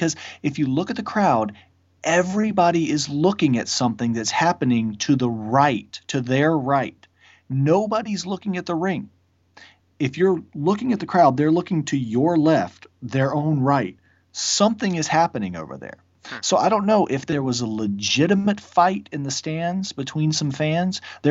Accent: Georgia, United States; Because I grew up in Georgia, I watched NWA stuff, and when I saw the WWF, I thought, well, that's just cartoons.

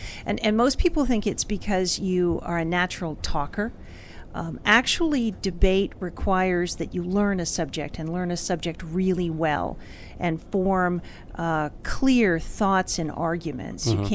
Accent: Falls Church, Virginia, United States; Well, I'm an Army brat, so I'm sort of from all over the place, but I claim Falls Church, Virginia as my home.

